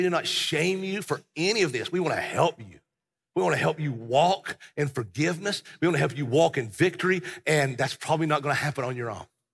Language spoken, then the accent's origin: English; Southern US, United States; because you see, I grew up here in the South, and in the South, boys grow up sometimes a little differently.